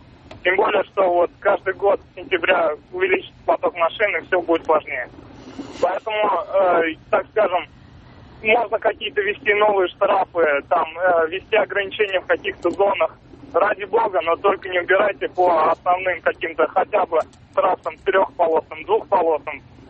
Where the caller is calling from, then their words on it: Kazan, Tatarstan, Russia; Я из Казани